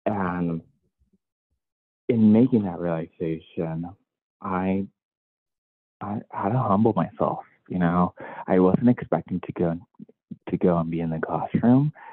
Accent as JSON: {"language": "English", "region": "Washington", "country": "United States", "tie": "born or raised there", "said": "I grew up in Washington State in a community with a huge migrant population, a lot of families working in the fields, and Spanish and other languages were very, very common."}